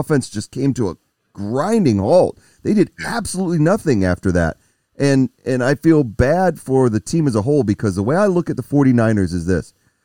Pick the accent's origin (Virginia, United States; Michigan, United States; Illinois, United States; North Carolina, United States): Michigan, United States; Detroit; because we know I'm originally from Detroit. We know what Stafford's got.